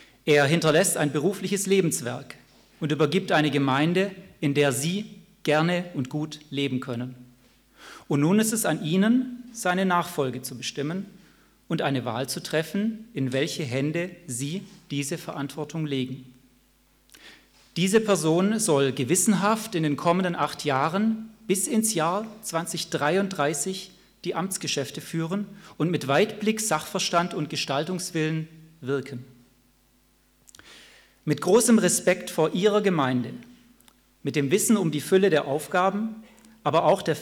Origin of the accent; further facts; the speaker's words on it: Baden-Württemberg, Germany; ich bin hier im Ländli geboren, auf dem Dorf mit Blick auf Streuobst, grüne Wiesen und die Berge groß geworden. Aber eben in Oberschwaben, die Alpen und den Bodensee vor Augen und nicht die Alp. Ich bin aber kein Neigschmeckter, sondern einer von hier.